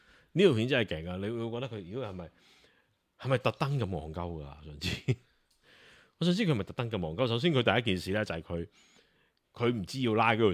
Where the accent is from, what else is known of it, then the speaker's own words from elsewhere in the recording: Hong Kong; 我哋香港人睇好搞笑噶嘛